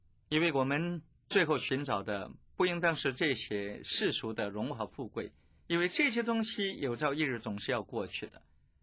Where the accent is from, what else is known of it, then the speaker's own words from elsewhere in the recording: China; 我们中国人喜欢用普天同庆来形容一个节日的意义和它的重大